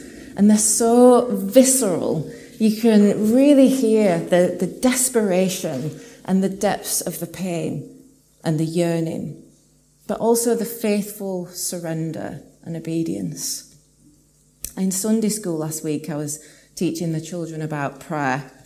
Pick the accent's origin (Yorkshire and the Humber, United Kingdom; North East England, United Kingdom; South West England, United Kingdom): Yorkshire and the Humber, United Kingdom; Leeds; I'm from East Leeds.